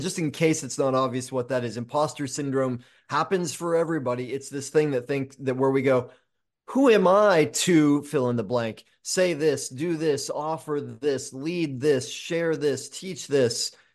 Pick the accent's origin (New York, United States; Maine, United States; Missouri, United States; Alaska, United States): Maine, United States; Well, I was born in Maine, full-blooded maniac.